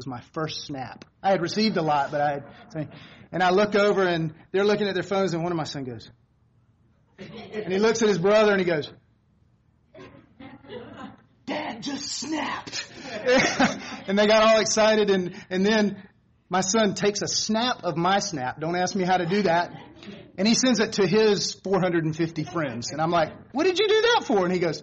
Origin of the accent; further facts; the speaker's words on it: Apex, North Carolina, United States; As Ross said, I'm from Apex, not far from here